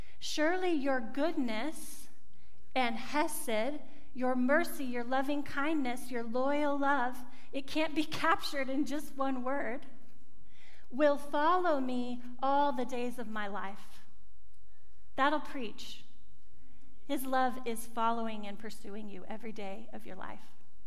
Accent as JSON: {"language": "English", "region": "Oklahoma", "country": "United States", "said": "I confess, I am not a city girl, y'all. I'm from Oklahoma. I like wide open spaces, and so I have to get out of the city."}